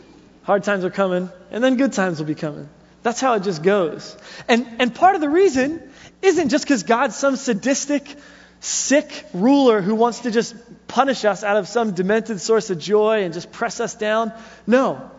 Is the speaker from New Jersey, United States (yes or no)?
yes; New Jersey, United States; that I'm from the greatest state that's ever existed. But California's second, it's fine. And so growing up in New Jersey, I hit about 15 years old